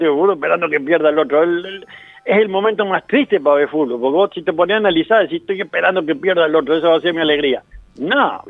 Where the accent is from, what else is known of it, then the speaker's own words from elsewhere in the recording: Paraguay; Porque nosotros vinimos 8 de Paraguay, ¿viste?